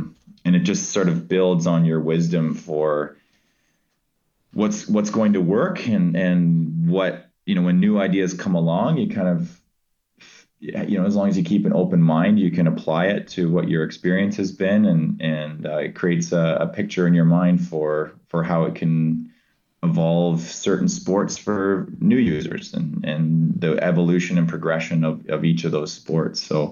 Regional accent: Ontario, Canada; as a Canadian growing up in Southern Ontario

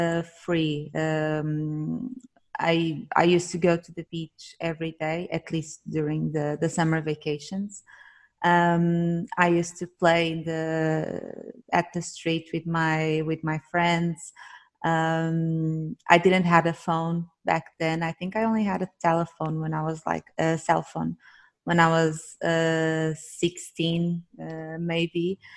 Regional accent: Salir do Porto, Leiria District, Portugal; English is a second language; So I grew up in Salir do Porto, which is the village on the south side of the bay. But I studied in Caldas, so I have the two perspectives, the perspective of the village and the perspective of the city.

